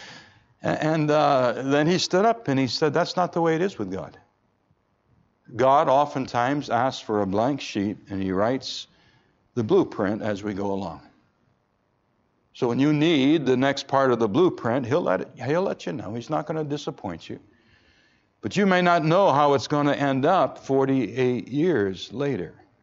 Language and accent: English; Pontiac, Michigan, United States; It was on the other side of Michigan by the Grand Rapids areas. I was from the Pontiac side, 2 hours away.